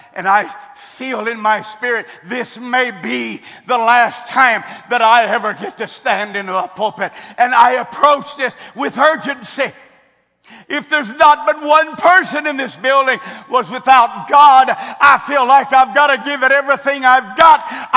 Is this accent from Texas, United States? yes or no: yes; Texas, United States; Well, I'm from Texas, and I wear boots.